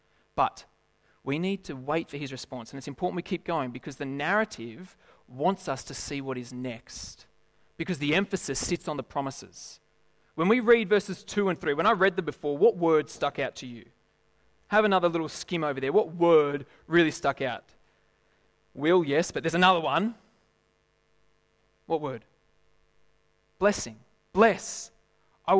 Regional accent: Lithgow, New South Wales, Australia; I grew up in Lithgow, and just before, when I started studying at university, I left Lithgow, praise the Lord, but I left Lithgow

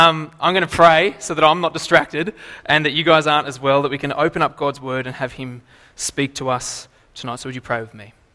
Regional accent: Lithgow, New South Wales, Australia; So I grew up in Lithgow, and in Lithgow there's an incredible, incredible thing that you have to go and visit sometime.

